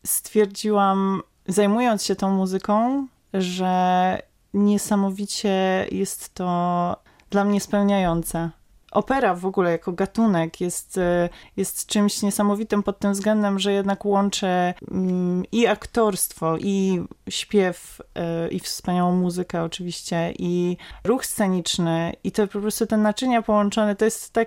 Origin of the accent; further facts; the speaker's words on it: Kraków, Lesser Poland, Poland; Pochodzę z Krakowa.